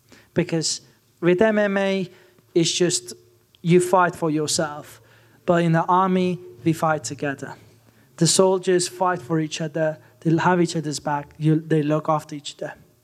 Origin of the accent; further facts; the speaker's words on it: Iran; I grew up in Iran.